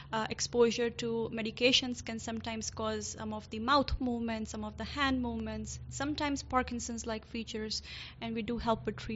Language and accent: English; New York, United States; Exactly. I'm from New York, so it takes about 6 months to see somebody